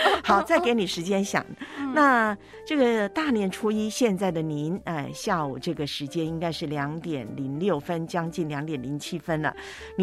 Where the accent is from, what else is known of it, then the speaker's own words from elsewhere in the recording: Taiwan; 你知道在我们台湾老家有一个传统